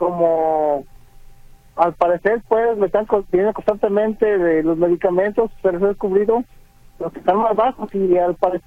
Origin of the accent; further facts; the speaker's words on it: Jalisco, Mexico; Aquí en Jalisco, pero aquí estoy en Guadalajara, en el Hospital Civil Nuevo.